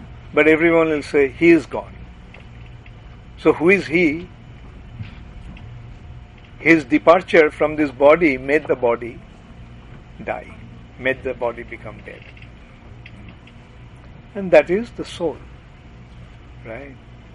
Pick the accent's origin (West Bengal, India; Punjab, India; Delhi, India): West Bengal, India; Kolkata; now in Orlando, United States; But I'm from India. Yeah. Orlando, Florida. Oh, in India. I'm from Bengal. Calcutta.